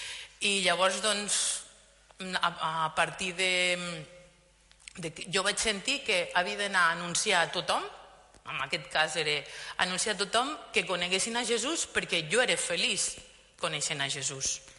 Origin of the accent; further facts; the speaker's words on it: El Pont de Suert, Catalonia, Spain; born there; jo vaig néixer al Pont de Suert, al Pirineu català.